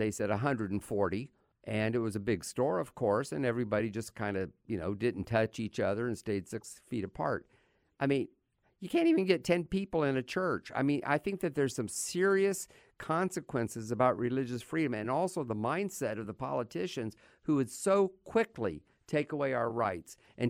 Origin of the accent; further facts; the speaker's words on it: United States; And I'm glad to see that as an American.